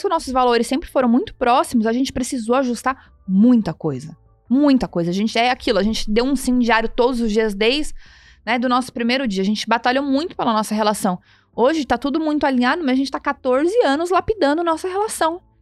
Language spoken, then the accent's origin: Portuguese; Santo Eduardo, Rio de Janeiro, Brazil; Eu vim lá de Santo Eduardo, tenho direito de falar isso.